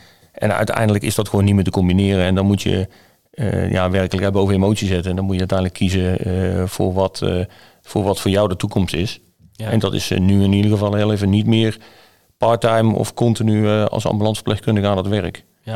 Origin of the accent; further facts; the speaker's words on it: 's-Hertogenbosch, North Brabant, Netherlands; Geboren in getogen Bossenaar. Geboren in Zetterenbosch. In het oude ziekenhuis, toen nog midden in het centrum, wat er niet meer is. In een klein gezin.